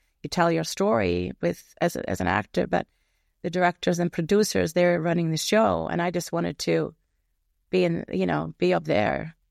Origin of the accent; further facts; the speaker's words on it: Iceland; now in New York, United States; Yes, I'm from Iceland and live in New York. I live in both places, actually. I spend a fair amount of time in Iceland as well.